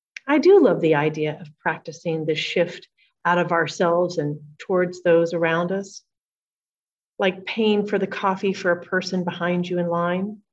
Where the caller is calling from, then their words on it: Seabeck, Washington, United States; I am Zooming from the Pacific Northwest in Seebeck, Washington, on the Puget Sound, very close to Canada.